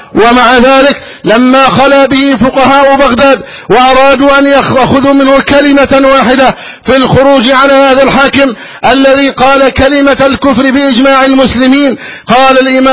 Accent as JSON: {"language": "Arabic", "country": "Egypt", "said": "اللهم احفظ بلدنا مصر أمنا أمانا"}